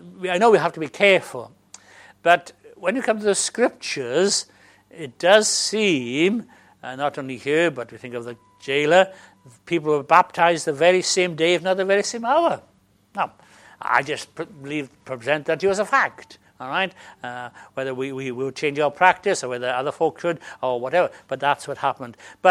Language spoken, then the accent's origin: English; Wales, United Kingdom; I'm Welsh